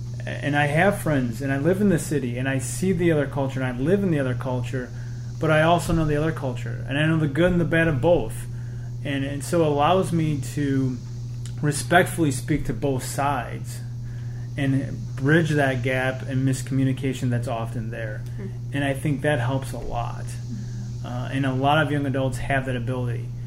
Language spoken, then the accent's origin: English; Wisconsin, United States; Some of us, like for me, I grew up in the church. I grew up in Wisconsin.